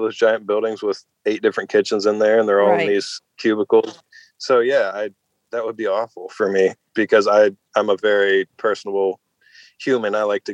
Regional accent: Logan, Utah, United States; And I'm from Logan, so it was really nice that everyone came out

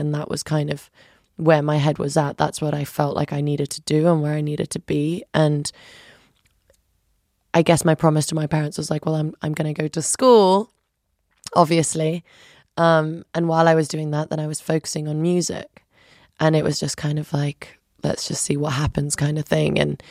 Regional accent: Kosovo; first language Albanian; like me knowing my roots and where I'm from and Kosovo always in my mind. And, you know, Albanian was my first language I spoke at home. And then English was something that I did in school and I spoke to with my friends.

